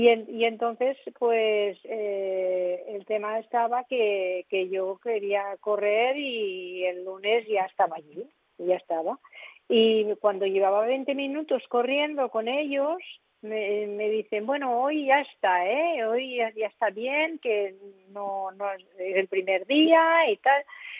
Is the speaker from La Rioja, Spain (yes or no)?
no; Castelserás, Aragon, Spain; born there; nací en Castellseras, Teruel